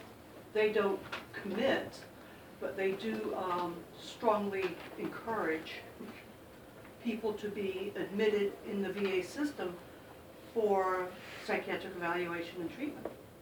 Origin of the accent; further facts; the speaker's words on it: England, United Kingdom; I grew up in England, so all my family was exposed to, the older generation was exposed to the war.